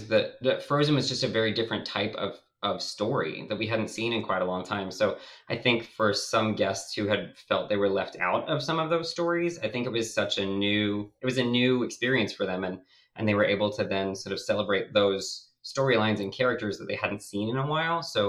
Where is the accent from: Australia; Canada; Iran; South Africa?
Australia; now in United States; I'm originally from Australia